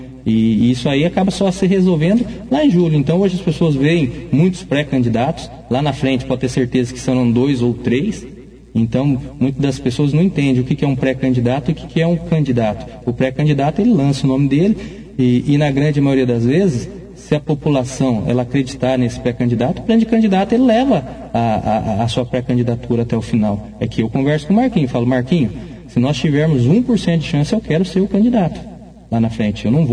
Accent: Bandeirantes, Brazil; Sou de Bandeirantes, Navarro.

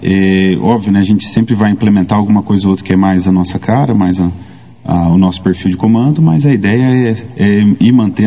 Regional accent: Rio Claro, São Paulo, Brazil; now in Jacarezinho, Brazil; Eu sou natural de Rio Claro, interior de São Paulo.

